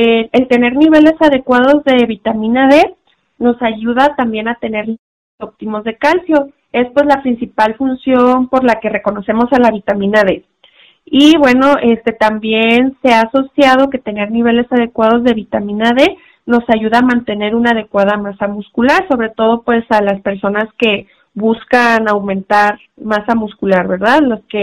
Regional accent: Mexico; por nuestra propia genética, como mexicanos sí tenemos deficiencia.

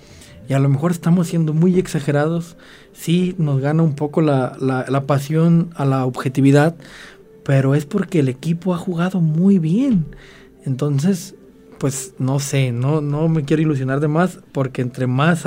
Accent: Mexico; el fútbol es una de las cosas que más nos termina por unir como mexicanos

